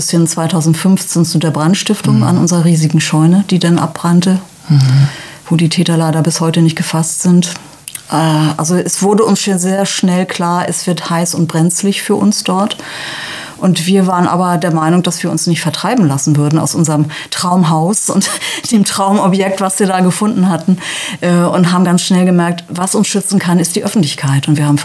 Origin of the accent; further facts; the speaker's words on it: Hamburg, Germany; Wir sind gebürtige Hamburger, haben also wirklich unser ganzes Leben dort in dieser Großstadt verbracht, was toll war. Wir hatten schöne Zeiten. Wir haben die letzten 15 Jahre im Rotlichtmilieu gelebt, also auf St. Pauli.